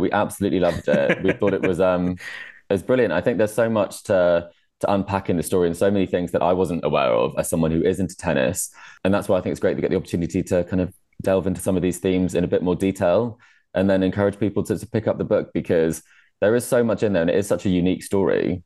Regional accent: United Kingdom; Just because I'm British, it does not mean that everything will be laden with sarcasm.

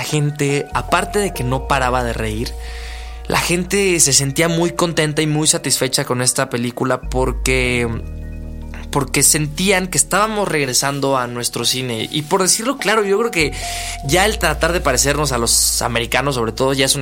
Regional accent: northern Mexico, Mexico; Yo soy uno de ellos, pero yo, a diferencia de ellos, yo no soy el clásico norteño, si así lo quieren ver.

